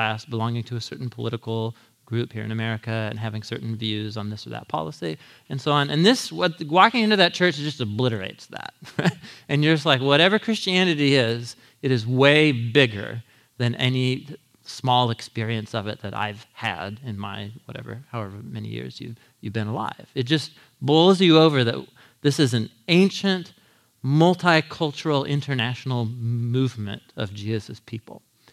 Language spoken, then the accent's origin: English; United States; And the first thing that strikes you, at least as an American, for me coming